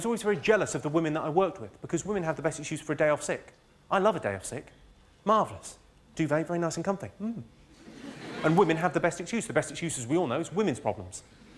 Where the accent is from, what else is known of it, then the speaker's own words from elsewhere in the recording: Slough, South East England, United Kingdom; I grew up in Slough in the 1970s.